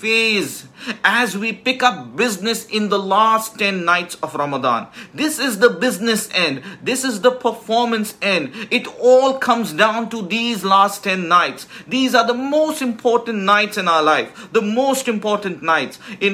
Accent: Kolkata, West Bengal, India; I'm from India. From the city of Kolkata. Way close to Bangladesh

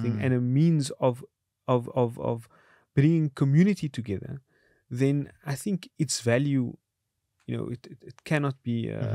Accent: South Africa; That not only do we as South African Muslims feel, you know, obviously we prefer our Muslim identity over South African identity.

